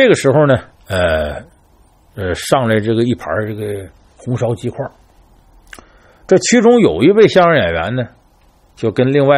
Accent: Northeast China, China; 当然这个呢和我是东北人有直接关系，我们打小呢接受这些四六八句的一些教育。

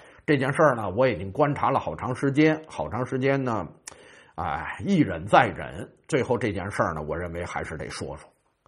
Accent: Beijing, China; 因为我们北京人吧，确实有这么个毛病了，有时候爱吹个牛，爱说个大话啊

